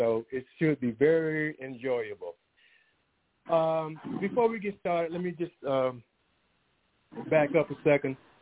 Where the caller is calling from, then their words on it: Sacramento, California, United States; I'm coming from the West Coast, Sacramento, California area.